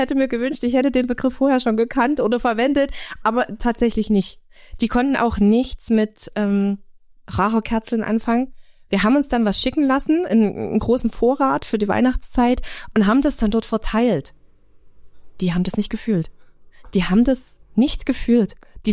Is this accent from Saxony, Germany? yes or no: yes; Saxony, Germany; wir kommen aus dem Erzgebirge